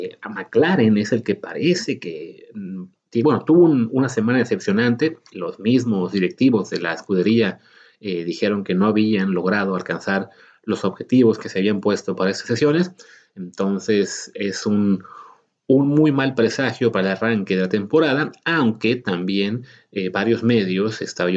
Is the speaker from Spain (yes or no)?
no; Mexico; nosotros como mexicanos pues tenemos ahí puesto el ojito